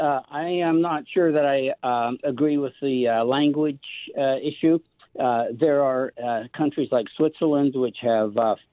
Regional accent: Western Canada, Canada; I'm an English-speaking Canadian from Western Canada, and I highly value the French-Canadian contribution to our culture.

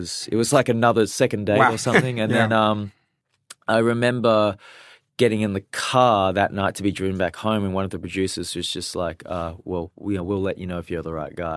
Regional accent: Australia; accent: Australian; I just basically tried to diminish my Australian accent.

